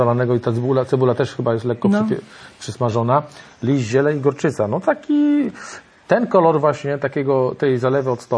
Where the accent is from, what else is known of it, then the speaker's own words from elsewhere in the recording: Lębork, Pomeranian Voivodeship, Poland; No niestety, jestem z Lęborka